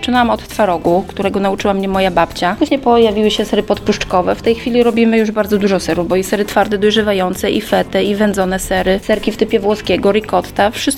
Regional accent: Zębowice, Opole Voivodeship, Poland; jestem z Zębowic.

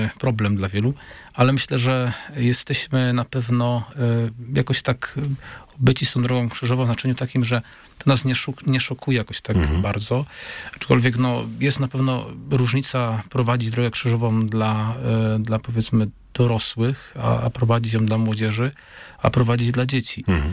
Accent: Czarnowąsy, Opole Voivodeship, Poland; Pochodzę z takiej parafii, parafia Czarnowąsy

